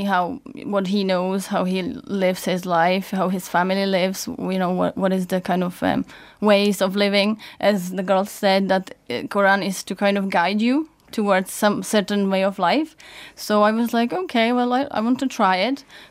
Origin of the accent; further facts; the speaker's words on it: Czechia; English is a second language; now in Ireland; I'm from Czech Republic.